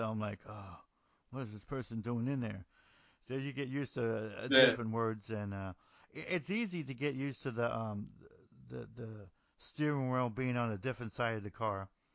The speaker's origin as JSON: {"language": "English", "region": "New Jersey", "country": "United States", "said": "I'm from New Jersey, which is right next to New York."}